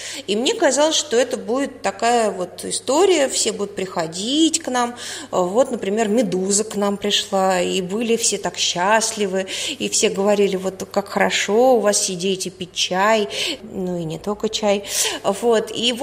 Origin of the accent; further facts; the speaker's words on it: Moscow, Russia; moved away as an adult; now in Riga, Latvia; Я вообще москвичка в четвертом поколении, и училась в Москве, в университете, и в школе, и вот на Арбате выросла.